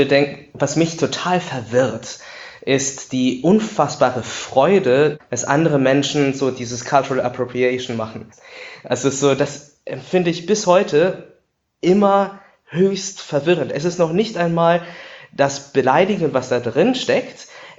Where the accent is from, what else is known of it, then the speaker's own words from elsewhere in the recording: Düren, North Rhine-Westphalia, Germany; Ich bin natürlich in Düren aufgewachsen, ich kenne die ganzen Kostüme ziemlich gut.